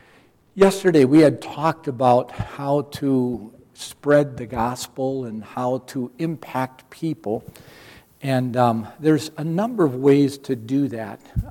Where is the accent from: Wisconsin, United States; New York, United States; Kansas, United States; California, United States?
Wisconsin, United States; Milwaukee; I grew up in Milwaukee, Wisconsin. And I grew up in a very strong Roman Catholic family.